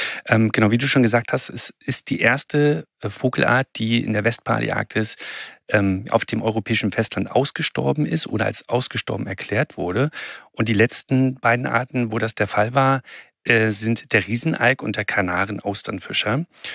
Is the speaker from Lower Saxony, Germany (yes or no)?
no; Berlin, Germany; Ich komme ja auch aus Berlin.